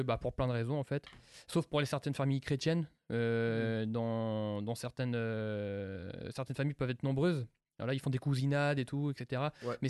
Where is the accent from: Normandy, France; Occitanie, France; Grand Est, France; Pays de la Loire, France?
Normandy, France; en tant que Français blanc, moi, je vais parler de ce que je connais. Donc moi, je viens de Normandie